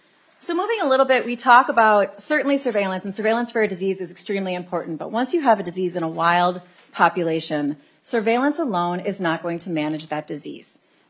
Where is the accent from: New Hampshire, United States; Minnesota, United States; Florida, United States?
Minnesota, United States; so I'm extremely proud when I travel around, go to different conferences, and be able to say that I'm from Minnesota because we care here.